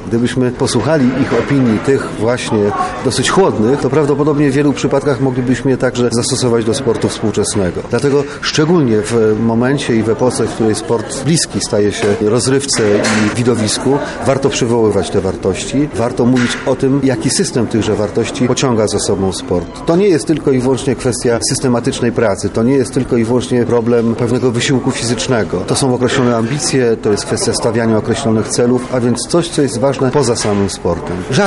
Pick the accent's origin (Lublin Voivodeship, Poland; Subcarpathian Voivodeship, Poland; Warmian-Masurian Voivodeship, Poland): Lublin Voivodeship, Poland; Lublin; Jestem dumny z tego powodu, że jestem lublinianinem.